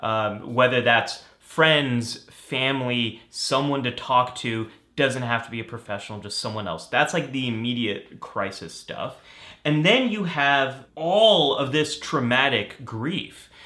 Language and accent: English; California, United States; I grew up in Northern California. I never lived through anything like this before.